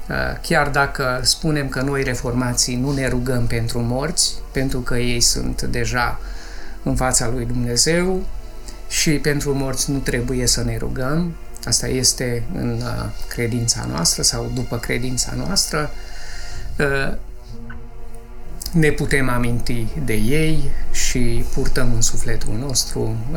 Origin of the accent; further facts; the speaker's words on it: Mureș County, Romania; eu m-am născut lângă Târgu Mureș și în biserica mea de la sat ne duceam la cimitir cu flori